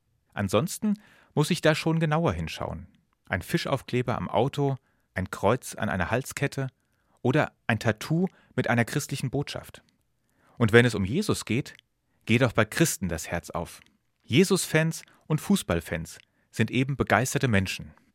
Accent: Hesse, Germany; Als Hesse spiele ich das mal am derzeit einzigen hessischen Verein der ersten Bundesliga durch.

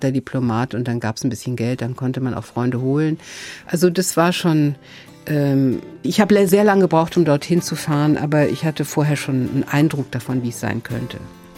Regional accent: Cologne, North Rhine-Westphalia, Germany; born there; Also erstmal bin ich geboren in Köln

